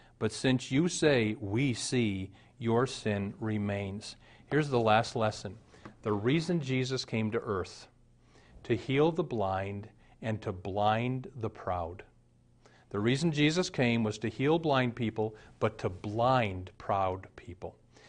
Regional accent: Omaha, Nebraska, United States; I was raised in Omaha.

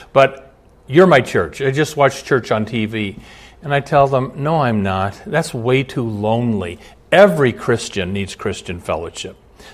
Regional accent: Omaha, Nebraska, United States; I was 18 years old. I grew up in Omaha. I drive to college, first year of college. I drive 800 miles to Texas where I don't know hardly anybody.

